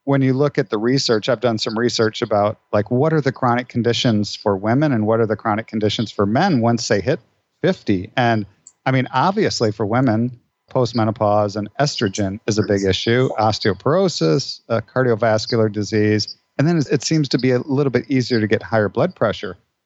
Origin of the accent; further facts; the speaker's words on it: Iowa, United States; I grew up in Iowa, and I guess what made me a little bit different was that my dad and my brother owned a karate school.